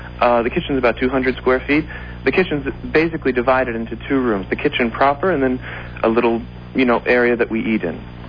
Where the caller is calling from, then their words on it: Brooklyn, New York, United States; I'm calling from Brooklyn, New York.